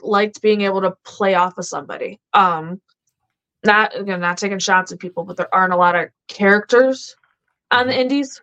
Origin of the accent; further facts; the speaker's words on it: Chicago, Illinois, United States; I can blame my Bostonian stepfather and my Macedonian grandfather. And then I'm from Chicago. So I'm all jacked up.